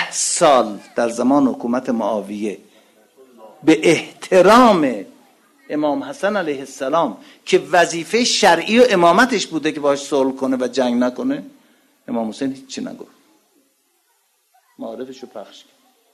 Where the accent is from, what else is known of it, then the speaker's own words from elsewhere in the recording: Iran; moved away as an adult; ما تازه از ایران اومدیم و دانشجو هستیم و فوق لیسانس داریم میخونیم، من و همسرم